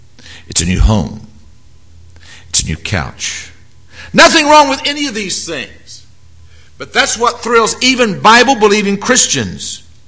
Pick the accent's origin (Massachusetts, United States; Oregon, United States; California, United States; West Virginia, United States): West Virginia, United States; Wayne; I was pastor in my hometown of Wayne, West Virginia. Town, very small town, about 20 miles from Huntington.